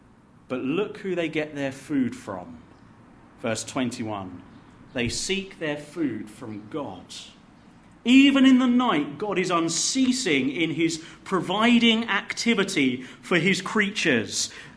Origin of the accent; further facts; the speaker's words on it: East Midlands, United Kingdom; We're English, you know. We haven't seen any lions around Derbyshire.